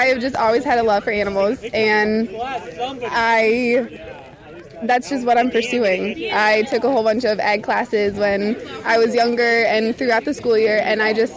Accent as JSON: {"language": "English", "town": "Audubon", "country": "United States", "said": "I am from Audubon, and I just graduated."}